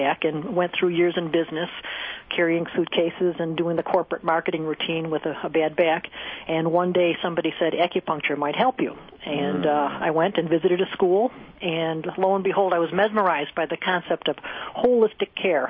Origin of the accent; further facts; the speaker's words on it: Buffalo, New York, United States; And I grew up in Buffalo, New York. I'm an Italian, so it's good to hear all of your Eastern accents as I sit here in California.